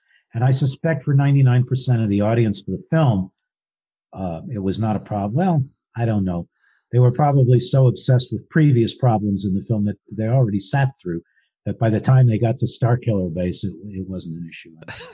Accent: Los Angeles, California, United States; I don't live in Los Angeles deliberately, even though I was raised in Los Angeles.

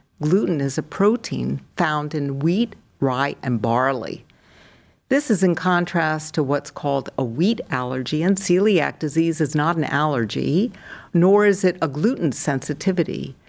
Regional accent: Newport, Rhode Island, United States; also born or lived in Minnesota; now in Cleveland, United States; I'm from Newport, Rhode Island, and I was educated in New England and then moved to Minnesota for about 30 years, and I've been in the lovely city of Cleveland for the past 7 years.

